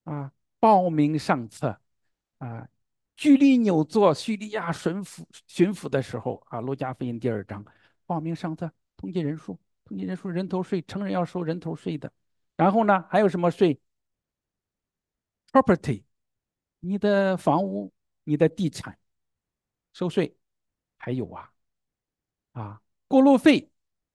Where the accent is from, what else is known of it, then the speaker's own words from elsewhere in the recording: Zhengzhou, Henan, China; now in Olympia, United States; 我就想到我的家乡，郑州是不是南北枢纽？